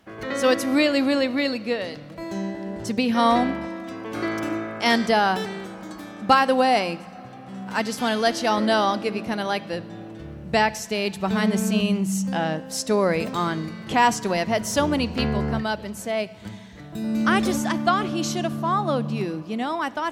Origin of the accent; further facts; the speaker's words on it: Dunedin, Florida, United States; It's good to be home. I grew up in Dunedin.